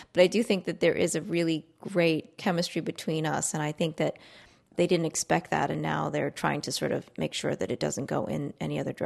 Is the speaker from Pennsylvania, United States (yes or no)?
no; New York City, New York, United States; Well, we grew up in Queens.